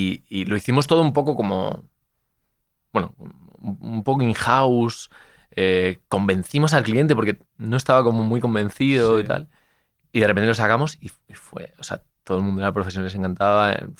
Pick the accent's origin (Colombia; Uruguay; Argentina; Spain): Spain; Zamora, Castile and León; Yo soy de Zamora y me acuerdo como a cierto revuelo con gente un poquito más mayor que yo